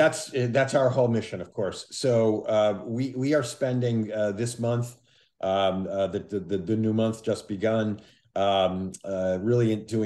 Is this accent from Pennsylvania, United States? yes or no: yes; Pennsylvania, United States; Again, I'll refer to my home state of Pennsylvania.